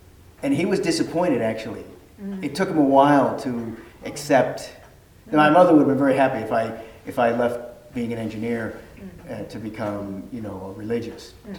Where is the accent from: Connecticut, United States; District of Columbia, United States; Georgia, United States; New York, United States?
Connecticut, United States; And I grew up in Connecticut.